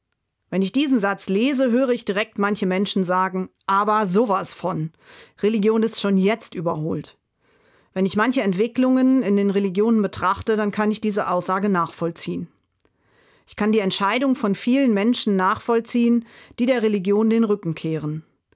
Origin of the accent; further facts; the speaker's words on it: Lower Saxony, Germany; Ich bin im Emsland groß geworden, bin dort quasi klassisch-katholisch sozialisiert.